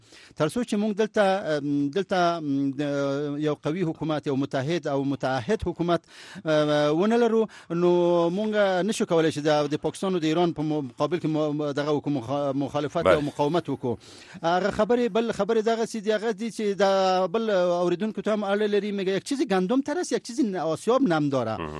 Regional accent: Afghanistan; ما افغان هستم و مسلمان هستم و خاک پای ملت مؤمن و مجاهد افغانستان هستم

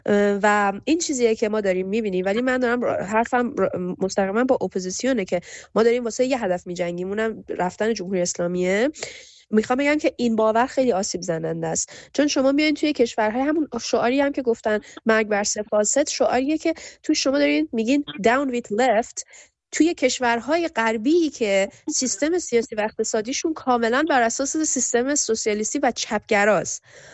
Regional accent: Iran; به عنوان یک ایرانی من میدونم

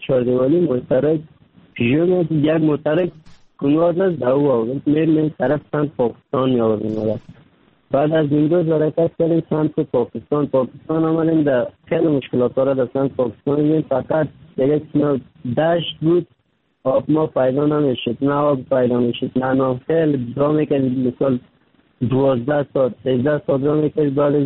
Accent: Afghanistan; now in Turkey; در مدت 3 سال میشه ترکیه آمدم، از افغانستان 3 سال میشه رکن سیدنم ترکیه هستم.

